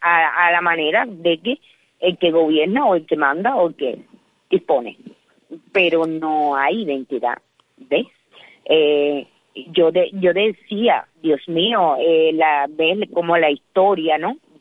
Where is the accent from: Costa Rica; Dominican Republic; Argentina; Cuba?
Cuba; La esperanza está porque estamos aquí, somos cubanos.